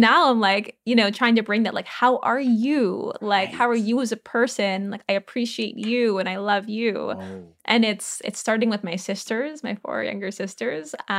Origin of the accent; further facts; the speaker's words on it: New Orleans, Louisiana, United States; I grew up in New Orleans. We were like the only Latin American family in New Orleans. I mean, at least that I knew of in central New Orleans.